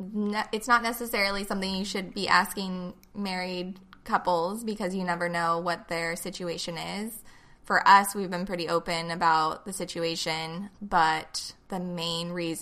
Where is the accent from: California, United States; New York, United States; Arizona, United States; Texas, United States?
California, United States; And I grew up on the Central Coast, moved here when I was a kid, and stayed until college.